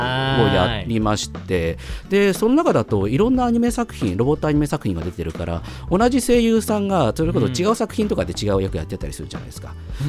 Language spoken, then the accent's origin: Japanese; Tokyo, Japan; 東京都です。東京都、東京、ね、そうですね、東京生まれ東京育ちなので。